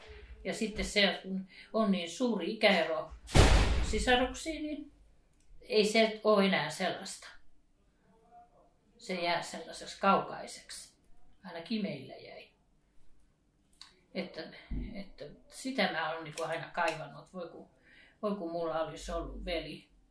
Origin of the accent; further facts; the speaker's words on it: Karelia, Finland; ne oli hämäläisiä, mä olen karjalainen, niin kuin varmaan siitä syntymäpaikastakin tiedän.